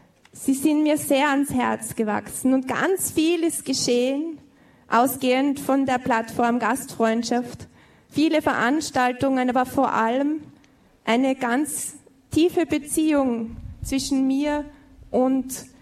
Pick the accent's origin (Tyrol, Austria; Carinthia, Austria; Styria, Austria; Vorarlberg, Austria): Styria, Austria; Liezen; In dem Bezirk, aus dem ich komme in Österreich, das ist der Bezirk Liezen in der Steiermark.